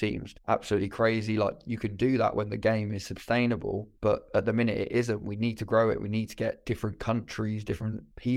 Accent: Birmingham, West Midlands, United Kingdom; I'm from Birmingham and, I see Tiger shirts walking around here.

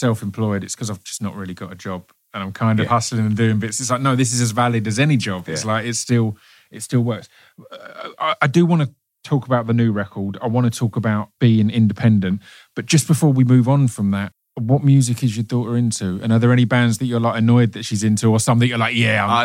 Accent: East of England, United Kingdom; growing up where I grew up in Essex, it was very working class, very standard school and whatever.

